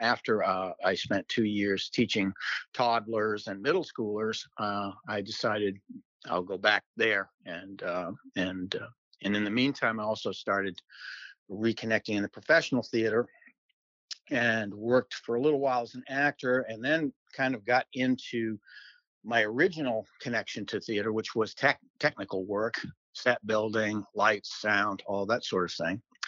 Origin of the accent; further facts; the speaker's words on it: Bangor, Maine, United States; Sure. I was born and raised in the Bangor, Maine area. I was born in 1960, so I'm getting up there towards AARP status for sure.